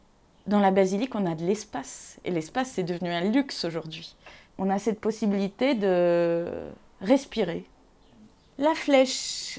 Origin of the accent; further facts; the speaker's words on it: Tunisia; moved away; puisque je suis tunisienne, je faisais toujours visiter la Médina, le point obligé